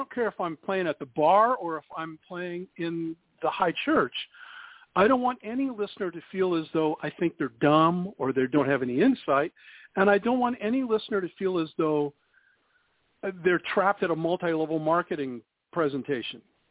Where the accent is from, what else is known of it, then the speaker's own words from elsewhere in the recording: Downey, California, United States; started attending the local Calvary Chapel Church that was meeting in Downey, California, which is my hometown